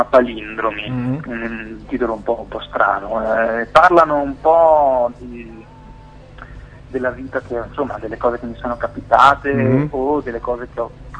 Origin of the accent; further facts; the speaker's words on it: Trentino-Alto Adige, Italy; io sono trentino, abito in mezzo ai boschi e alle montagne del Trentino.